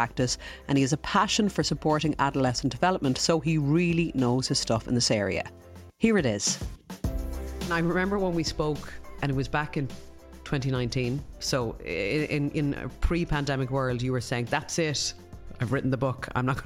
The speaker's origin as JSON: {"language": "English", "country": "Ireland", "said": "and look, we're Irish, a lot of us grew up with a very poor sex talk or none at all"}